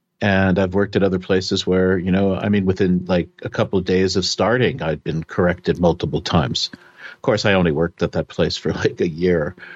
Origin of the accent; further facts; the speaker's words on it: United States; so as an American, I misread the situation.